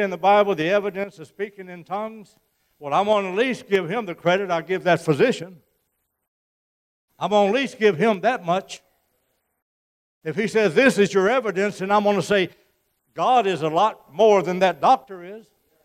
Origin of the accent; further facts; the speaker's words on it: Missouri, United States; I'm from Missouri, and they say you have to show me.